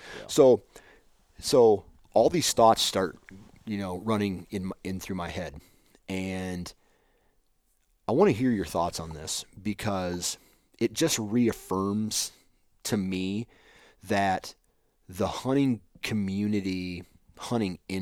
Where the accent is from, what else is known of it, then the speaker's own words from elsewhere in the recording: Iowa, United States; born there; You know, like, I was born in Iowa. And I have ground in Iowa.